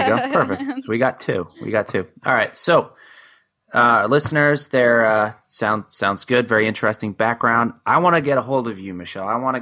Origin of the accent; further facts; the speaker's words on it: New Jersey, United States; and I'm from Jersey, so she kind of talks similar to how I talk.